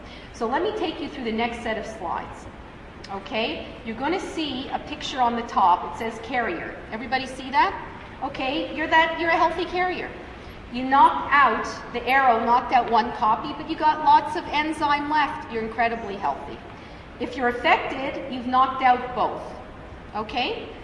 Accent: Toronto, Ontario, Canada; I'm from Toronto, but Montreal has very, you know, lovely

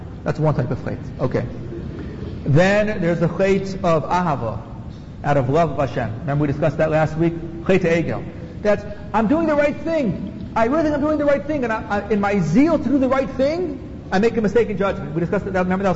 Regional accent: Silver Spring, Maryland, United States; I'm from Silver Spring, Maryland.

